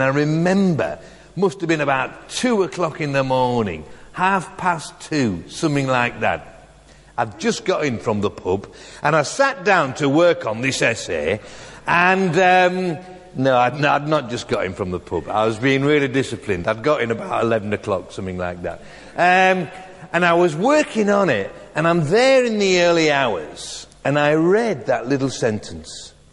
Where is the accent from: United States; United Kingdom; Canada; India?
United Kingdom; Bradford, Yorkshire and the Humber; So I have been thinking, as I come from Bradford, why do they have such early services